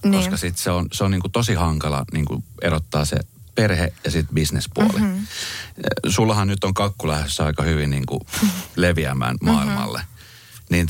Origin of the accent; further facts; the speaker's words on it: Colombia; Finnish is a second language; now in Finland; Mä oon siitä Kolumbiasta kotoisin